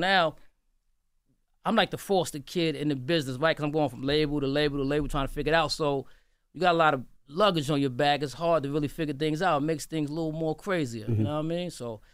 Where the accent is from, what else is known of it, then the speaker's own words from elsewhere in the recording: Brooklyn, New York, United States; I'm from Brooklyn, the whole Queens crew in there.